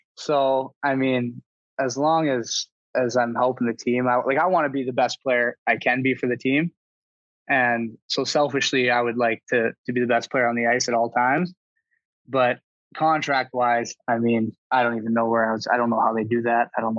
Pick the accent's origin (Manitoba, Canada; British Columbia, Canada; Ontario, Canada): Manitoba, Canada; Winnipeg; I am from Winnipeg.